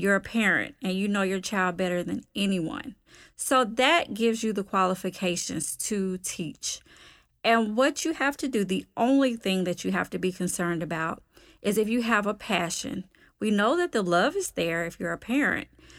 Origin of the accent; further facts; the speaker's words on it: Georgia, United States; accent: southern; If you haven't discovered that from my little southern accent, I am from Georgia.